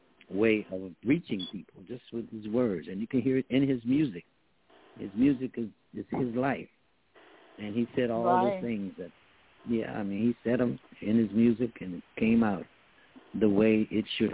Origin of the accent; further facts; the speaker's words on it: Washington, District of Columbia, United States; I grew up in New Bethel Baptist Church there at 9th and S in Washington.